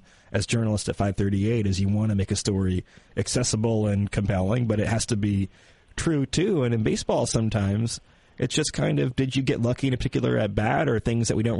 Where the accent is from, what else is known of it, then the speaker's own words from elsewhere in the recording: Michigan, United States; I think I remember this, but, yeah, I grew up in Michigan.